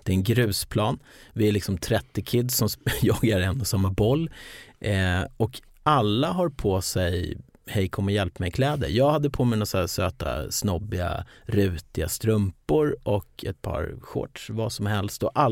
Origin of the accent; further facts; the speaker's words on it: Lidingö, Stockholm County, Sweden; Jag är född 73, uppväxt på Lidingö